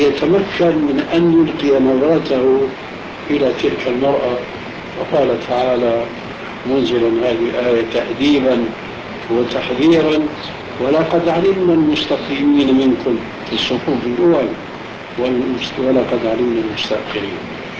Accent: Syria; عندنا في سوريا

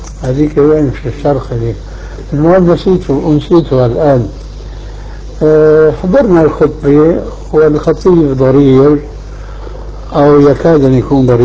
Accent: Syria; كذلك عندنا في سوريا إلى أفراد قليلين جدا.

